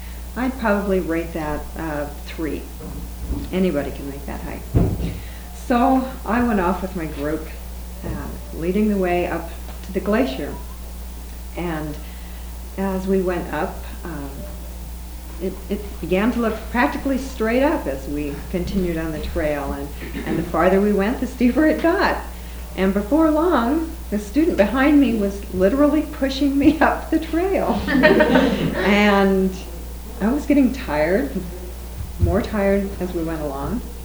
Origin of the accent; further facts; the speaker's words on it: Vermont, United States; I'm from Vermont.